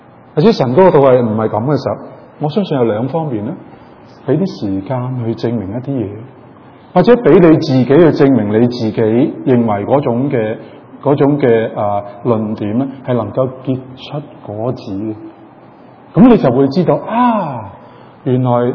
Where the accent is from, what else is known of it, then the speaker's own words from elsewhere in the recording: China; 等於我哋中國人啦